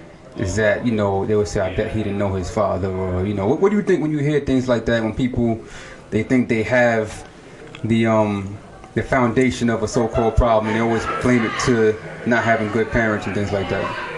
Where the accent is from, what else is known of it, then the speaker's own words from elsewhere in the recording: East Flatbush, New York, United States; Tell me, I'm from East Flatbush. You tell me about Flatbush.